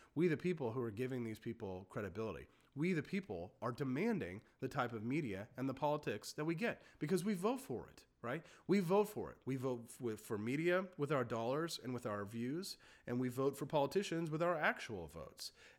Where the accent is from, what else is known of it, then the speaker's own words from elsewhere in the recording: Carthage, Missouri, United States; in Carthage, Missouri, my home state of Carthage, Missouri.